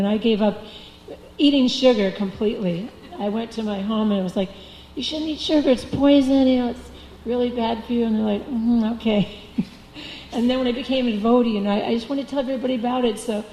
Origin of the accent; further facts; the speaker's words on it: India; I always avoided them on the streets because, you know, being an Indian, they would always approach us, you know.